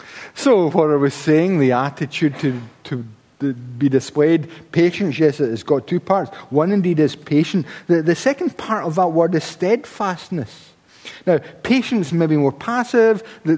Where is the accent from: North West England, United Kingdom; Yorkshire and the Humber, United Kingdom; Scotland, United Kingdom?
Scotland, United Kingdom; I mean, we're Scottish. It's a national pastime, isn't it?